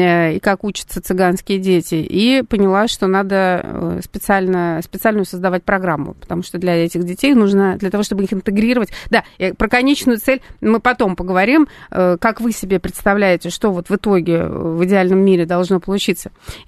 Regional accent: Saint Petersburg, Russia; я из Санкт-Петербурга, я сюда уже вот начала ездить, в Москву.

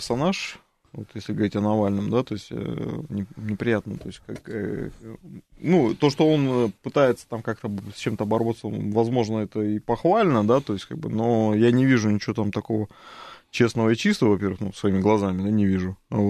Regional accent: Vladivostok, Primorsky Krai, Russia; из Владивостока.

